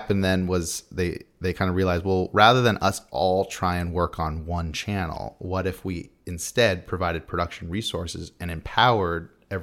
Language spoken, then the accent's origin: English; San Diego, California, United States; I'm from San Diego.